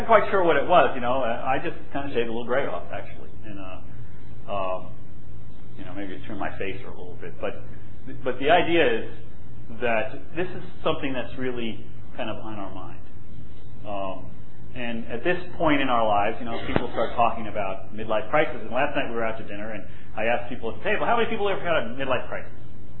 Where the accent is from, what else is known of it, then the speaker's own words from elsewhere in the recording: Long Island, New York, United States; now in Beaver Falls, United States; You know, I grew up on Long Island surfing, and I love to do it. And now I'm a fish out of water in Beaver Falls, you know.